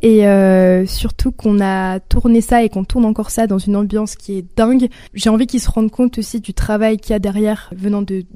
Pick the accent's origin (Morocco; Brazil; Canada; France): France; Lille, Hauts-de-France; la série Fleurs de Famille, qui est une série qui se tourne chez moi, à Lille, Roubaix, enfin dans les alentours